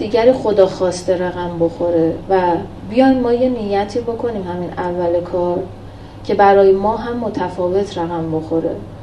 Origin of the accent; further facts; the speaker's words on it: Qom, Iran; من ننه بابام شیعه بودن، تو قم به دنیا اومدم، تو قم بزرگ شدم، شیعه بودن